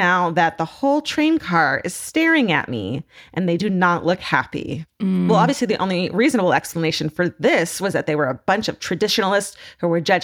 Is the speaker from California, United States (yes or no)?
yes; California, United States; I'm from Southern California, where I went to UC Irvine and worked at the little dingy discount Woodbridge movie theater, where I fucking literally grew up watching movies.